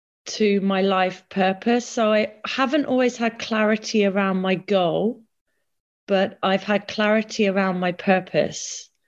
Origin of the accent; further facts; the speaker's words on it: East of England, United Kingdom; growing up as a child in Norfolk. So, yes, I grew up in Norfolk.